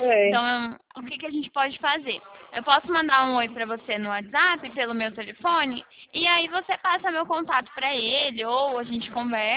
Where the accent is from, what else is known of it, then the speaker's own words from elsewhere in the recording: Bauru, São Paulo, Brazil; Eu sou de Bauru, que é um pouco mais perto de Barueri.